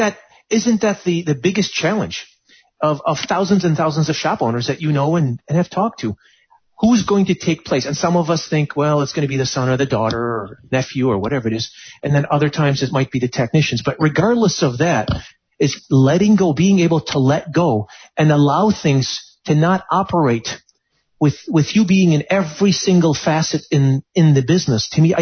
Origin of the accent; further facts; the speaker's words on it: United States; my entire way of looking at myself as an American